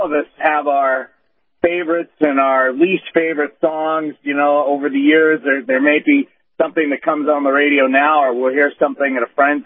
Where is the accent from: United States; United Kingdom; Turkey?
United States; New Hampshire; growing up in New Hampshire, you know, it was one of these situations where we had all the snow, we had all the ice